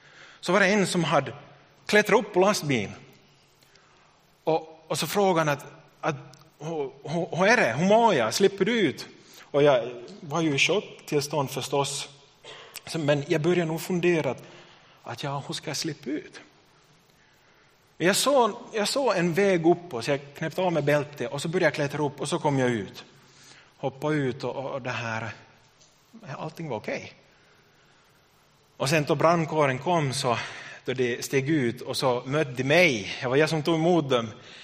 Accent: Jakobstad, Ostrobothnia, Finland; sista året här och så tänkte jag att jag kommer inte att flytta hem till Jakobstad.

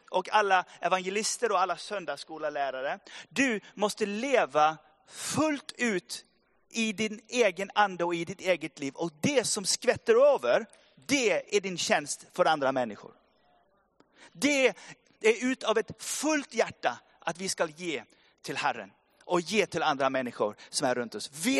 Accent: Norway; Swedish is a second language; jag är ju norrman och jag är 51

